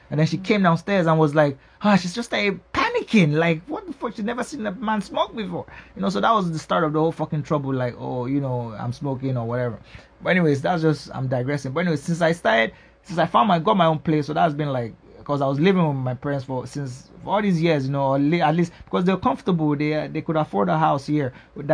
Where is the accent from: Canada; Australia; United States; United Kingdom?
United Kingdom; England; moved away as an adult; I grew up sort of in England, you know? Then I came here when I was like 23, 24.